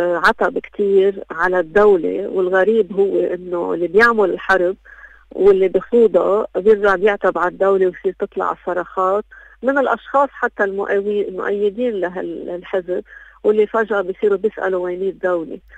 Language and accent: Arabic; Lebanon; كلنا كلبنانيين